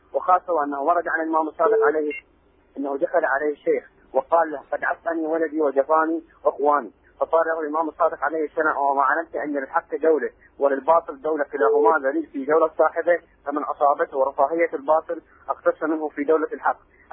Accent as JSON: {"language": "Arabic", "country": "Iraq", "said": "انا من العراق."}